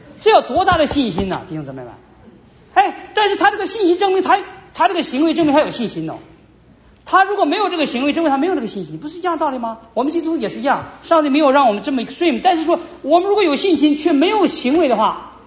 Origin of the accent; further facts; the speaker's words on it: Dalian, Liaoning, China; 哎我是大连人，我们大连是靠海边